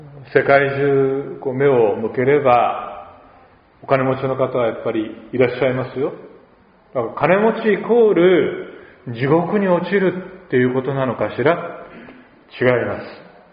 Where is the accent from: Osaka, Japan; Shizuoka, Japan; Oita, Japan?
Oita, Japan; 私大分出身なんですけど、大分育ち、別府湾ですね